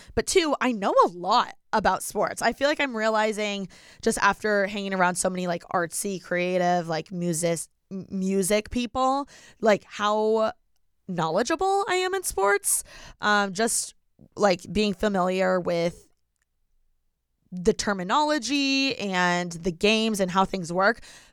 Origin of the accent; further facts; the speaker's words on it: Bloomington, Indiana, United States; So I grew up in Bloomington, Indiana. I'm a Midwest girl. Go Hoosiers, go IU, go corn, go basketball. And I was born and raised literally in Bloomington, Indiana. Went to the Bloomington Hospital.